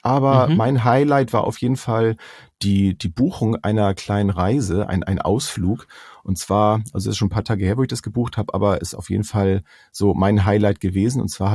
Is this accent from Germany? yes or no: yes; Schleswig-Holstein, Germany; wir kommen hier aus dem Norden, aus Schleswig-Holstein.